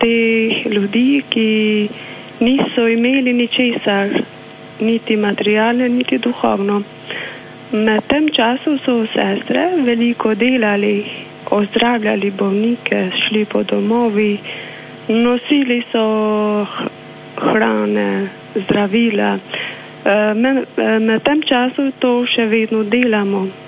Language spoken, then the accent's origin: Slovenian; Kosovo; Slovenian is a second language; now in Albania; jaz sem pa iz Kosova drugač, pa tukaj živim že 6 let.